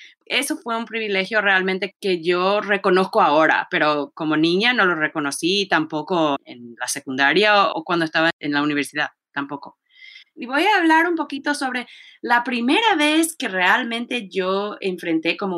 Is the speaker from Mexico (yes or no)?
no; College Park, Maryland, United States; Y yo crecí en College Park, Maryland, que está en una zona cerquita a Washington, D.C.